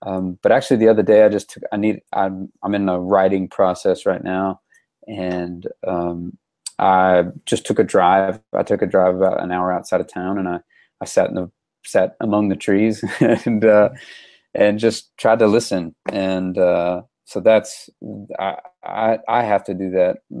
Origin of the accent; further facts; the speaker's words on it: Arkansas, United States; So I grew up in Arkansas, and starting in 4th grade, my parents signed me up for this school that was about 35, 40 minutes from my house.